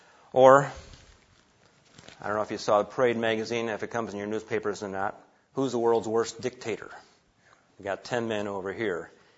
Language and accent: English; Colorado Springs, Colorado, United States; from Colorado Springs